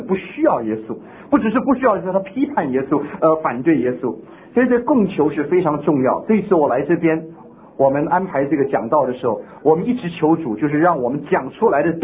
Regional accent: Taiwan; 我们这些从台湾来的或者从大陆来的，我们都很厌恶口号。

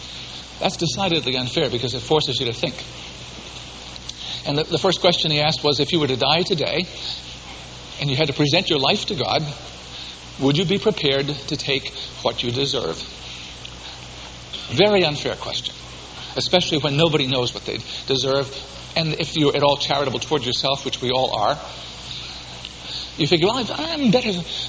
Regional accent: Boston, Massachusetts, United States; accent: Yankee; I was born and bred in Boston. Some of you can tell that I still have enough Yankee accent to not be able to hide that.

